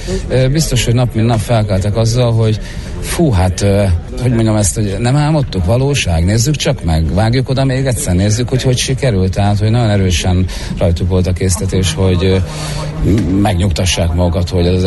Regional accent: Hungary; mert magyar ember vagyok

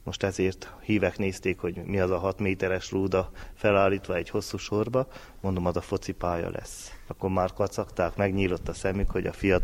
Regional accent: Oroszhegy, Harghita, Romania; Igen, én ezt tanultam gyermekkoromtól, hogy a szülőfalumban, Oroszhegyen állandóan javítás alatt volt a templom és a plébánia egyaránt.

